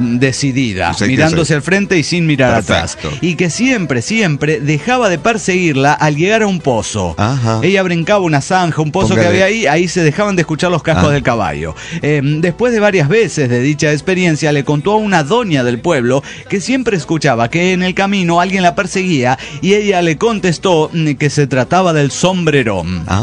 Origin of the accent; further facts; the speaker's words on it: Córdoba, Argentina; Sí, quedé argentino, vio, pero yo no soy, yo soy cordobés. Eso es una república aparte.